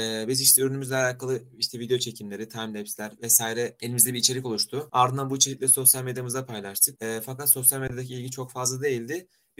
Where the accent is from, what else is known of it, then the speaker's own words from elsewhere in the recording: Antalya, Turkey; now in Istanbul, Turkey; Ben aslen Antalyalıyım. Liseye kadar Antalya'da okudum. Üniversiteye İstanbul'a geldim. Yeditepe Üniversitesi Uluslararası Ticaret İşletmecilik bölümüne geldim.